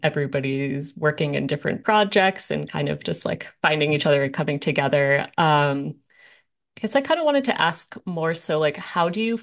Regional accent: St. John's, Newfoundland and Labrador, Canada; And I met Misha in St. John's, my hometown, when they came through with their old band.

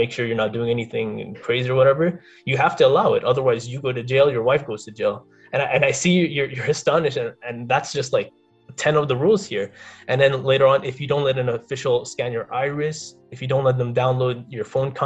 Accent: Canada; I'm a Canadian national, like I'm born and raised here.

